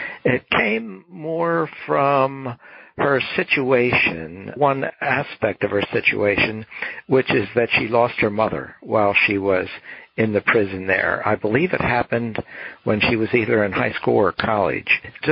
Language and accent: English; Norristown, Pennsylvania, United States; I was at an event in the park in Norristown, my hometown in Pennsylvania, which actually became the setting for Maniac McGee